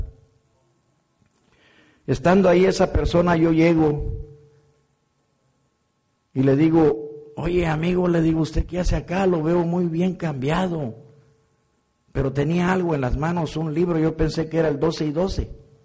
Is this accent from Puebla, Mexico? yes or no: no; Chiapas, Mexico; Yo soy chiapaneco, pegado a la hermosa